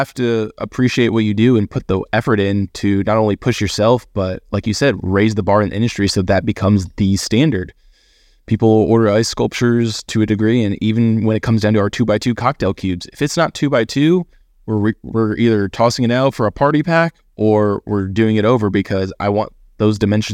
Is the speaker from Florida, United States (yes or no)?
no; Kentucky, United States; I'm from Kentucky. It's horse capital of the world, they say.